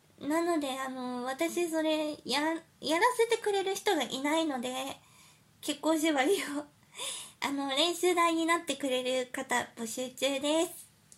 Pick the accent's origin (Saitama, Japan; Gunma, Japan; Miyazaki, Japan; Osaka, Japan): Saitama, Japan; now in Chiba, Japan; 私埼玉出身なんですけど、最近千葉に引っ越しまして、